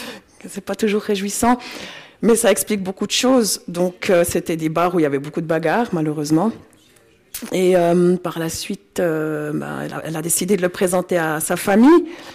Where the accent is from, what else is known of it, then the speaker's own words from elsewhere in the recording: Biel, Bern, Switzerland; J'ai grandi à Bienne, oui. Je suis vraiment une biennoise, ma grand-mère déjà est biennoise.